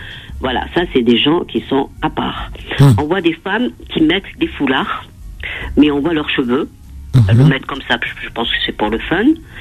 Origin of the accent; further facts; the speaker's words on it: Algeria; now in France; je suis une arabe, je suis une algérienne.